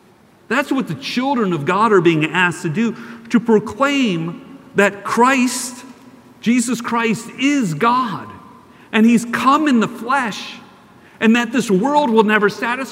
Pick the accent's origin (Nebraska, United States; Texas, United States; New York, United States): Texas, United States; Houston; also born or lived in Austin; I grew up in Houston. I went to school at Stephen of Austin State in Nacogdoches and co-founded a software company in 2002 and moved out to Austin, Texas.